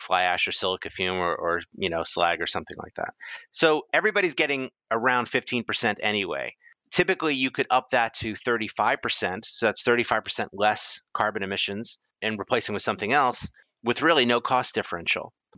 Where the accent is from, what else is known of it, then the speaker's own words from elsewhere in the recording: East Coast, United States; I grew up in the East Coast.